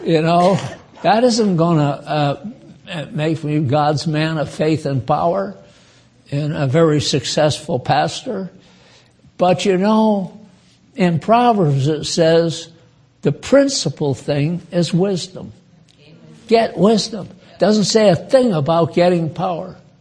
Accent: New England, United States; I come from New England, and patriotism was strong in my day when I was there.

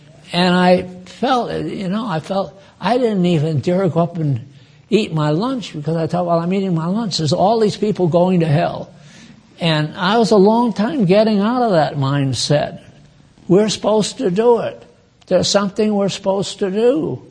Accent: New England, United States; I come from New England, and patriotism was strong in my day when I was there.

